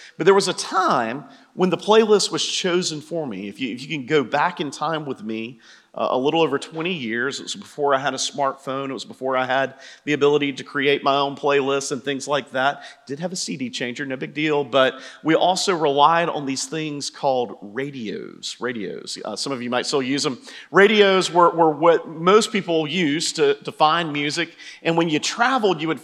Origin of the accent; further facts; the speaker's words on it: Macon, Georgia, United States; I'm from Macon, I can make that joke.